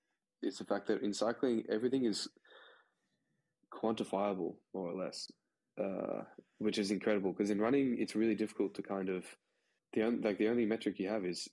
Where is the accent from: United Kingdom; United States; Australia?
Australia; But also, like, as an Australian, we have our nationals course.